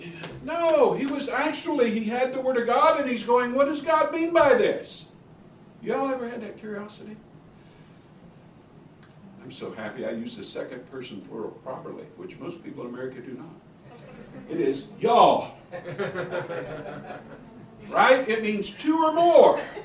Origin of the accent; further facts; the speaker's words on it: Florida, United States; But I'm from Florida, and I really don't have a lot of 60-degree weather day clothes.